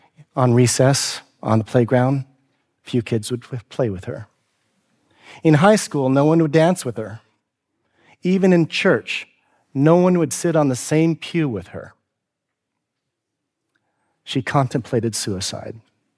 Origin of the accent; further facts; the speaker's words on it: Coos Bay, Oregon, United States; Growing up in Coos Bay, I remember hearing jokes about Japs and Chinks.